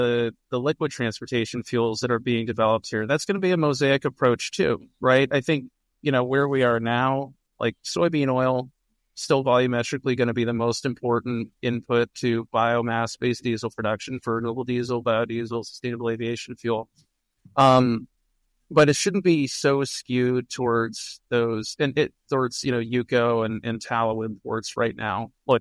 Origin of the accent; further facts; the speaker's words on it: East Coast, United States; I'm someone who grew up in cities. I grew up on the East Coast.